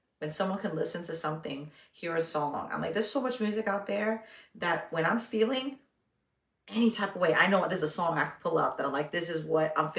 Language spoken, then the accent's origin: English; Bronx, New York, United States; also born or lived in Rockaway; whether we're from the Bronx, or we're from Rockaway, we moved out to as teenagers